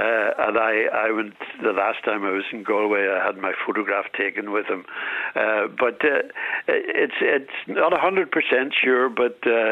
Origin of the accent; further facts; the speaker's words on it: Northern Ireland, United Kingdom; accent: Northern Irish; Yes, my accent is impervious to anything else.